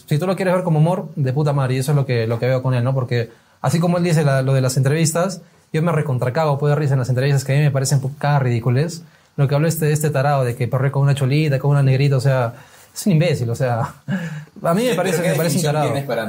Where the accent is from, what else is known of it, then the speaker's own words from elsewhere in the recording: Arequipa, Peru; Pero es que la diferencia es que yo soy arequipeño.